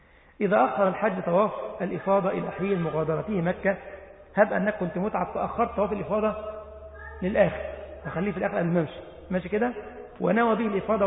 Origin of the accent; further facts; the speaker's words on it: Egypt; now in Germany; قلت له طب الله يرضى عليك يا ابو عمر، … برضه من مصر، امام في المانيا.